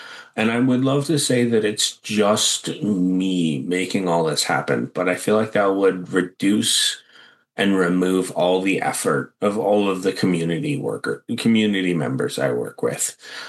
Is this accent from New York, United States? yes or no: no; New Hampshire, United States; I grew up in New Hampshire.